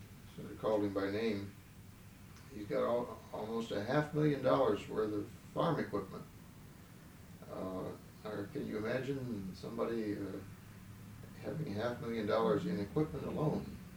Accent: Ohio, United States; also born or lived in New York / Illinois; now in Atlanta, United States; I grew up in Ohio and went to school in New York and taught there for a while and taught in Chicago.

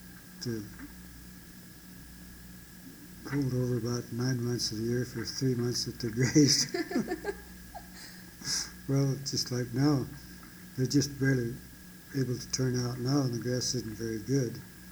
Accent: Sidney, Nebraska, United States; born there; now in Kremmling, United States; Well, I'm … I was born in Sidney, Nebraska, August

